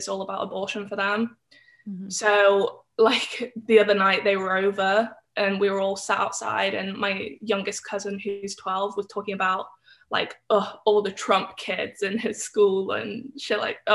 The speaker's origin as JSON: {"language": "English", "region": "England", "country": "United Kingdom", "said": "I was unable to vote, obviously because I'm English, and then she was 15 or something."}